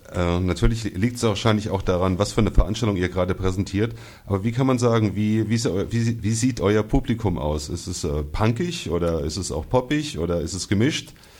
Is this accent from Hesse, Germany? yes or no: yes; Frankfurt, Hesse, Germany; ich als Frankfurter, bin so ein bisschen Lokalpatriot